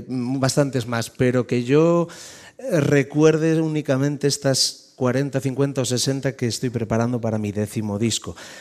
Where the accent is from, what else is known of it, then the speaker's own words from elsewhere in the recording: Galicia, Spain; Y venir a mi tierra, la que tanto echo de menos, a Galicia